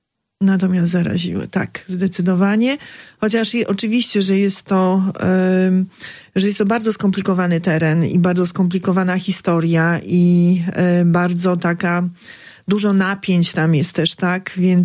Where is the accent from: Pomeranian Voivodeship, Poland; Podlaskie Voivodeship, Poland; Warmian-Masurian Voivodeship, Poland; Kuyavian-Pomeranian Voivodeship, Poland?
Podlaskie Voivodeship, Poland; Augustów; Ja się urodziłam, wychowałam, mieszkam w Augustowie, więc jakby sosny towarzyszą mi całe życie.